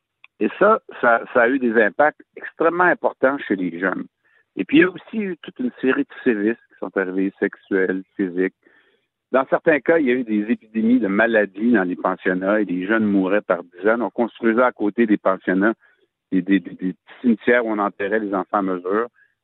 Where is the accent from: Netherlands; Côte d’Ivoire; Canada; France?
Canada; Mistissini, Quebec; Par exemple, moi, chez nous, à Mastouillache, les jeunes dans ma famille, plusieurs m'en ont parlé